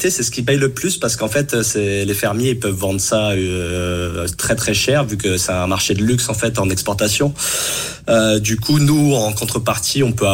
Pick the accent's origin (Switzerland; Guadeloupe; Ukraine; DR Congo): Guadeloupe; also born or lived in Canada; now in Australia; Moi je suis de Guadeloupe à la base, donc déjà c'était un peu envie d'ailleurs.